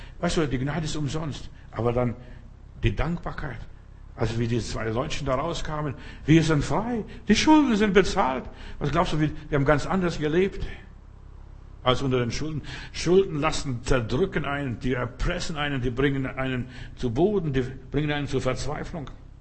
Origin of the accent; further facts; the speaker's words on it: Klaipėda County, Lithuania; Es war an der Ostsee, da wo ich herkomme, ist Bernsteingegend, also ein bisschen höher über Memel, da ist ja sogar das Zentrum der ganzen Bernsteinindustrie von Litauen.